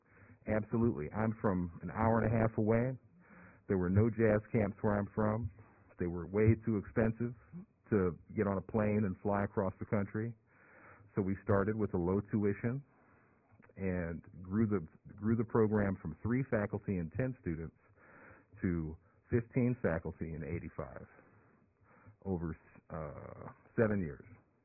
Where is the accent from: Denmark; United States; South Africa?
United States; Augusta, Georgia; I grew up in Augusta, Georgia, listening to the radio and listening